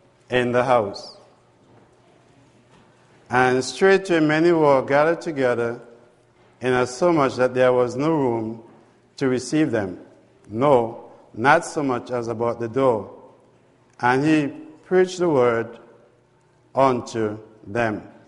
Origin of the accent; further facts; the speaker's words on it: St. Vincent & Grenadines; I'm from Sweet St. Vincent